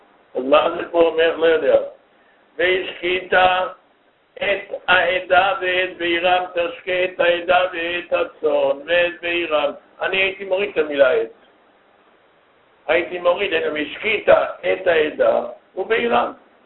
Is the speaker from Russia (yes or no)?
yes; Russia; Hebrew is a second language; סליחה, אני רוסי, לא יודע, אנגלית, אולי בהונגרית